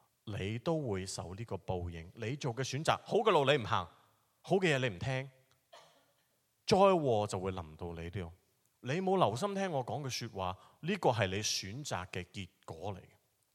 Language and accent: Cantonese; China; 我哋中国人就会讲呢啲系咩啊？